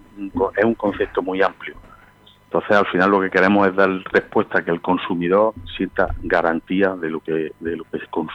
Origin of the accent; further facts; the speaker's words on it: Andalusia, Spain; tiene un conjunto de accionistas muy diverso, que no solo somos almerienses